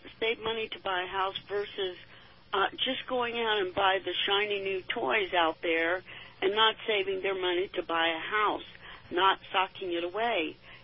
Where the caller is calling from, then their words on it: St. Petersburg, Florida, United States; Hi, good morning. … from St. Pete.